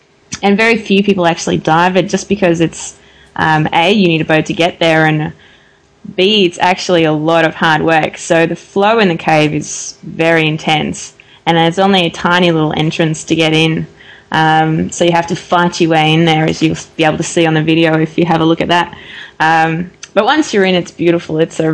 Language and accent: English; Melbourne, Victoria, Australia; also born or lived in Florida; I'm a diver from Melbourne originally, but spent a year in Florida in cave country over there